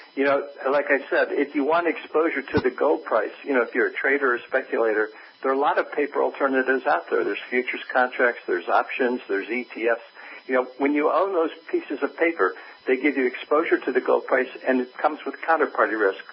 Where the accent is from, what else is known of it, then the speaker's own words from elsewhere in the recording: United States; You know, I always like to go back to an experience I had, you know, growing up in the States as a kid.